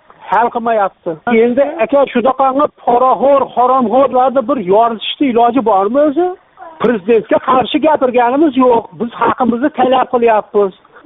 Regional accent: Yangiqo'rg'on, Fergana Region, Uzbekistan; Farg'ona viloyati Buvayda tumanidan. Yangiqo'rg'ondanman.

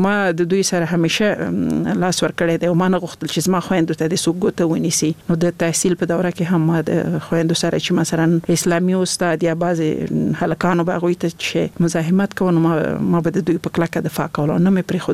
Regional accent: Laghman, Afghanistan; also born or lived in Nangarhar; زه خپل د لغمان ولایت يم

